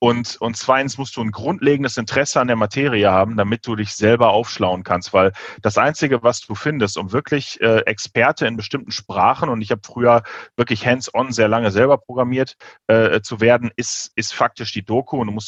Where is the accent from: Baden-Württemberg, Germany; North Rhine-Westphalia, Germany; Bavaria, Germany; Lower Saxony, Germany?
North Rhine-Westphalia, Germany; Hahn; born there; geboren bin ich in der Nähe von Düsseldorf. Hahn heißt das Dorf, ist also irgendwie, ja genau, früher, da war ein Kinderkrankenhaus. Das war meinen Eltern wichtig, genau. Und aufgewachsen bin ich erst im Bergischen Land und dann tatsächlich im Ruhrgebiet.